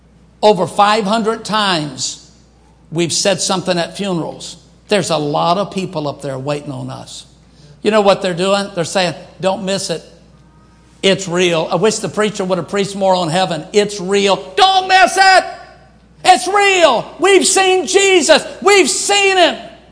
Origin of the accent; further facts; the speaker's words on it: Baton Rouge, Louisiana, United States; My mother was just a country girl. We grew up in Baton Rouge, Louisiana. My dad was a sharecropper way, way, way back.